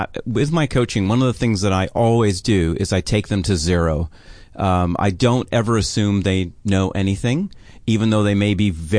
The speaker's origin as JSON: {"language": "English", "region": "Colorado", "country": "United States", "said": "Hey, not too much. And I'm from Colorado."}